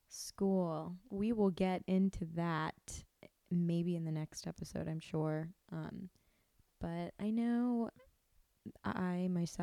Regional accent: Maryland, United States; also born or lived in Germany; I was born in Maryland. I'm a military brat. I grew up overseas for several years in Germany. Moved back to America after high school.

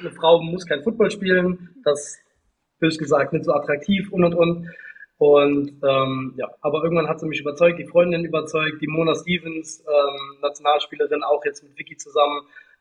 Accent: Saarbrücken, Saarland, Germany; Ich bin da groß geworden, aufgewachsen, irgendwann will ich auch nochmal zurück zu den Salant Hurricanes, das ist meine Heimat hier in Saarbrücken.

